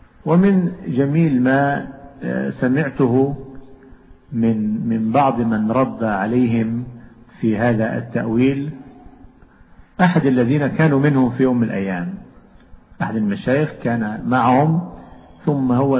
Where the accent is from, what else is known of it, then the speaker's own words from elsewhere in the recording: Egypt; لكن العيش عندنا في مصر تطلق على الخبز.